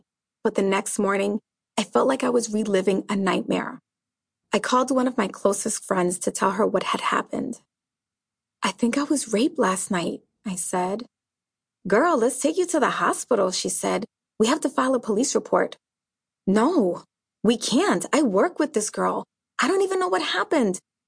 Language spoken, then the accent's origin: English; New York City, New York, United States; I grew up in New York City, and over there we would have said, "Let's get lit," or "Let's meet up for drinks."